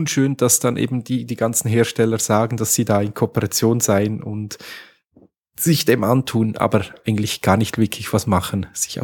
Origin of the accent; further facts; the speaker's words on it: Switzerland; Bei uns in der Schweiz schon im Rhein, aber bei euch?